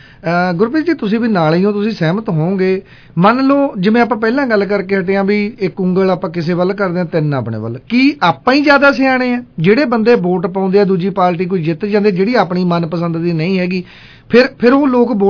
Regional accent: Majra Manna Singh, Punjab, India; ਅਮਲੋਹ ਦੇ ਨਾਲ ਮਾਜਰਾ ਮੰਨਾ ਸਿੰਘ ਪਿੰਡ ਆ, ਜਿਹਨੂੰ ਮਰਜ਼ੀ ਕੋਈ ਪੁੱਛ ਸਕਦਾ

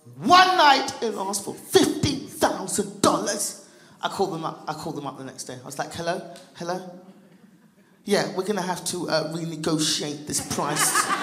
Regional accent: England, United Kingdom; now in United States; I'm from England, people.

